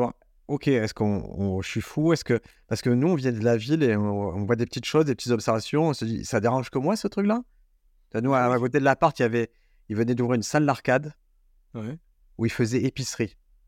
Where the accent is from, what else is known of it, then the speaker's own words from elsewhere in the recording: La Rochelle, Nouvelle-Aquitaine, France; also born or lived in Fontenay; Là, je viens de Fontenay, je viens de La Rochelle, je vais leur parler de ce que j'ai vu